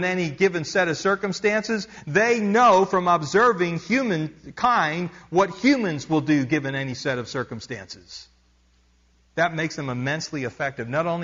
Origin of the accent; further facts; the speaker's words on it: Pennsylvania, United States; also born or lived in Arkansas / Texas; I grew up in Pennsylvania. We don't have armadillos in Pennsylvania. All right? Then I moved to Arkansas and Texas